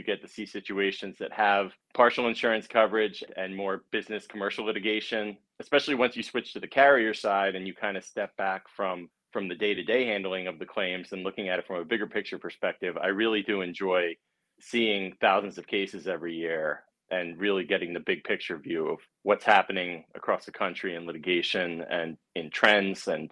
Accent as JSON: {"language": "English", "region": "New York", "country": "United States", "tie": "born or raised there", "said": "I wanted to stay in the New York area. I grew up on Long Island."}